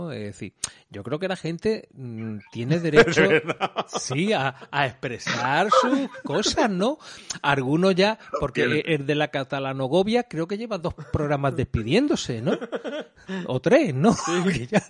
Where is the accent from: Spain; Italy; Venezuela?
Spain; todos somos españoles